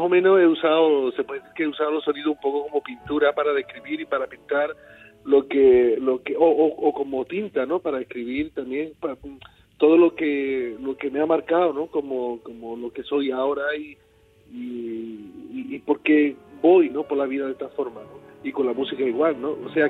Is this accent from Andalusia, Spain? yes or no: yes; Lebrija, Andalusia, Spain; en el barrio donde yo nací, que fue Barajones, yo me acuerdo que por las tardes, cuando todo mi pueblo, que era Lebrija, dormía